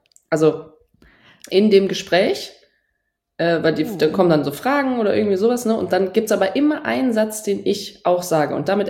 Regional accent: Trier, Rhineland-Palatinate, Germany; Ich erinnere mich in Trier, wo ich aufgewachsen bin.

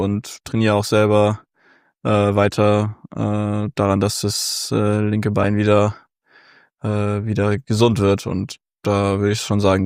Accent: Augsburg, Bavaria, Germany; Also ich habe angefangen beim TV Augsburg, wo ich herkomme.

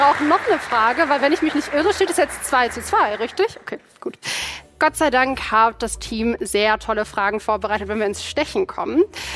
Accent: Duisburg, North Rhine-Westphalia, Germany; Ich bin in Duisburg aufgewachsen und da bin ich mit der Bahn gefahren, mit der 903.

